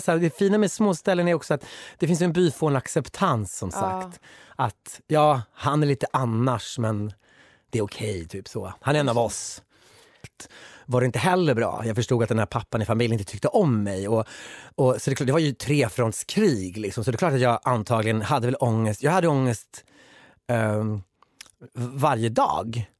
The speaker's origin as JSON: {"language": "Swedish", "town": "Lobråten", "region": "Värmland", "country": "Sweden", "tie": "born or raised there", "also_born_or_lived": "Kiruna", "said": "Jag föddes i en skog, eller jag föddes i Kiruna, men jag växte upp i en skog från 4 års ålder till 12 års ålder i Värmland, som heter Lobråten."}